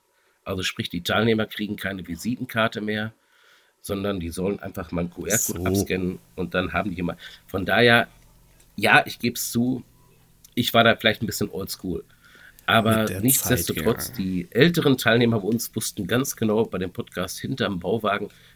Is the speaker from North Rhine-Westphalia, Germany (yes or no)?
yes; North Rhine-Westphalia, Germany; ich bin ja Sauerländer ursprünglich und 42 Jahre alt.